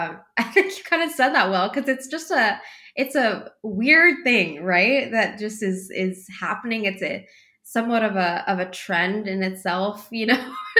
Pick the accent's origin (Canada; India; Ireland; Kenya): Kenya; Mombasa, Mombasa County; moved away as an adult; now in Minneapolis, United States; growing up in Mombasa, it's just everyone is kind of this beautiful blend. It really is a very special place. It's unlike the capital city in the sense that it really is just such a hodgepodge, such a melting pot